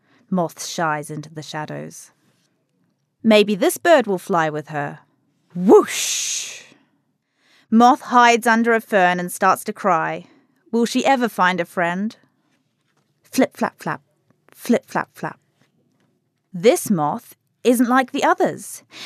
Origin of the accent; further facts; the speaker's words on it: New Zealand; But also, I'm a Kiwi. That's what I know. I know I don't sound like a Kiwi, but I was born here.